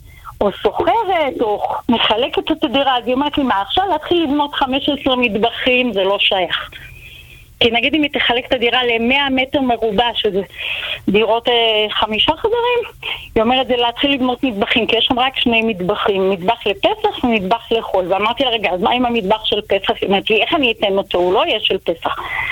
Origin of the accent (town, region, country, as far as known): Central Israel, Israel